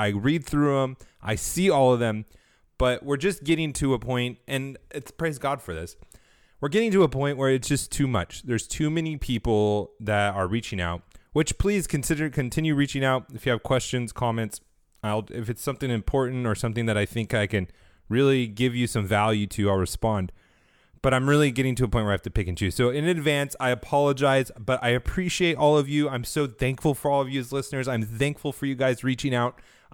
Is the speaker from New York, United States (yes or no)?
no; California, United States; I come from California. That is against our cultural identity as Californians to ever taste MSG.